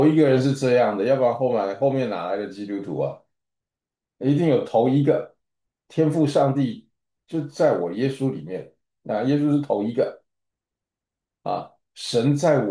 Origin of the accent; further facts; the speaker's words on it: China; 对，我们都是中国人哈